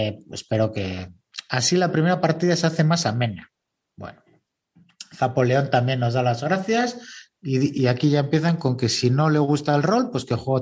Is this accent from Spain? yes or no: yes; Navarre, Spain; now in Irun, Spain; hazme caso a mí que soy navarro.